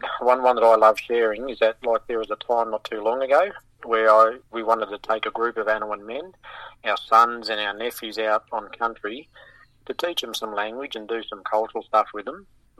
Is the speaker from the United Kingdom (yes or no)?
no; Armidale, New South Wales, Australia; I remember as a kid growing up in Armidale, I didn't even know one Anawine word